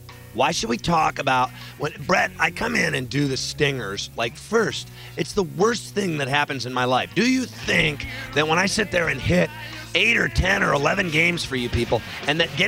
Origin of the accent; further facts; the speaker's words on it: Pittsburgh, Pennsylvania, United States; I mean, I'm from Pittsburgh.